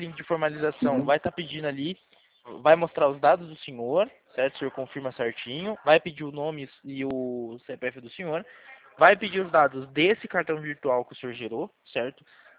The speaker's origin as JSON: {"language": "Portuguese", "region": "São Paulo", "country": "Brazil", "said": "Como eu sou aqui de São Paulo"}